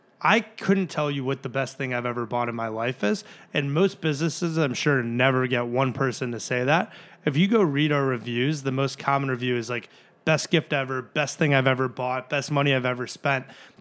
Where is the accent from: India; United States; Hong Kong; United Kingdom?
United States; Chicago, Illinois; In my case, I grew up in Chicago. I'm a huge Chicago Blackhawks fan.